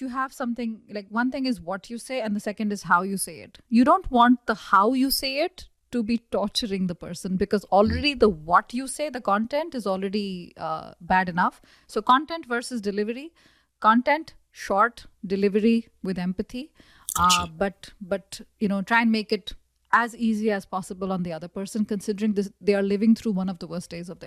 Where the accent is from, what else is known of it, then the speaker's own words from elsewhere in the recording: India; I'm like, I'm from India. I've learned Spanish as an adult. I speak fluently. I've learned French as an adult. I speak fluently.